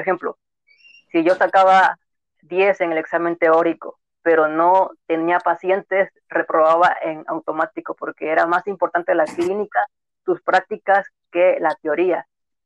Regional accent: Alvarado, Veracruz, Mexico; yo estaba aquí en Alvarado, porque yo soy de Alvarado, Veracruz, y yo estudié en el puerto de Veracruz odontología. Bueno, aquí en Alvarado, en mi pueblo

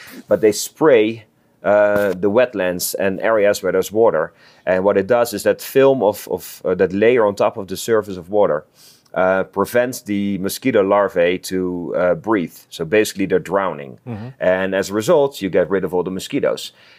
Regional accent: Netherlands; first language Dutch; English is a second language; And he recognized my accent. I'm from the Netherlands. So I'm Dutch.

